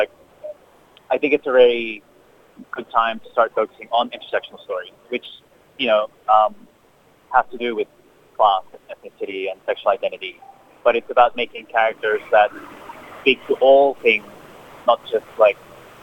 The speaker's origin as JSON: {"language": "English", "country": "Australia", "said": "So, you know, like I'm Filipino, I'm a male, I'm Australian, I'm part of the queer community as well."}